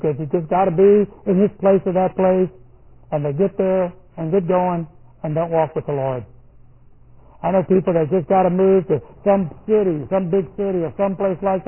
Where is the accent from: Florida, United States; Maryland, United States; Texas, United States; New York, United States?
Texas, United States; I grew up in Texas, loved Texas.